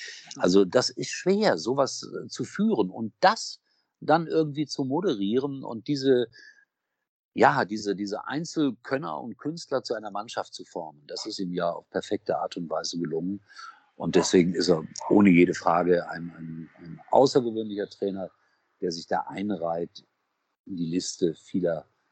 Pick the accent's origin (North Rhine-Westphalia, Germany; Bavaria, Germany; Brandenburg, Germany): North Rhine-Westphalia, Germany; Gelsenkirchen; ich komme aus einer Stadt, ich bin in Schalke geboren. Das ist eine arme Stadt.